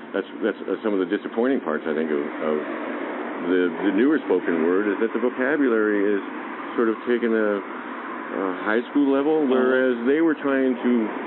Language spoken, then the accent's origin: English; New York, United States; I come from New York, and I used to hang out in the village